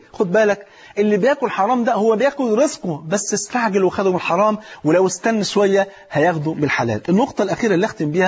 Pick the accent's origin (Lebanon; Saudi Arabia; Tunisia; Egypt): Egypt; واحد مليونير مرة معدي على أرض فلاحين عندنا في مصر